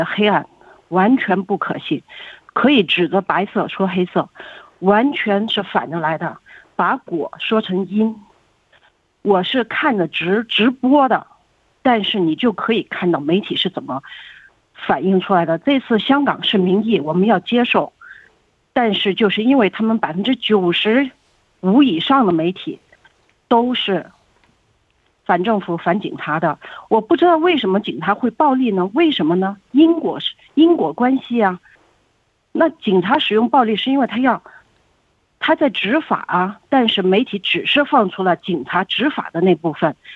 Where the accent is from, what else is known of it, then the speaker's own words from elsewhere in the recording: Guangdong, China; moved away as an adult; now in Australia; 我是从头到尾都有跟踪的，因为我是广东人。